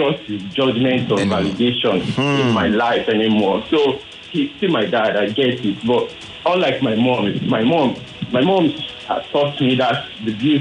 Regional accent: Yaba, Lagos, Nigeria; from Yaba.

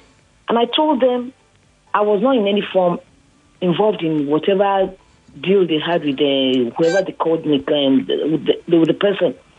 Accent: Sagamu, Ogun, Nigeria; from Shagamu.

